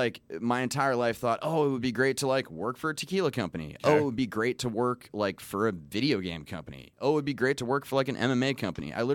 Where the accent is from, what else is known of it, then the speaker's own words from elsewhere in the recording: California, United States; like Central California. I grew up in the Monterey Peninsula. I lived out in Big Sur for a long time in the boonies.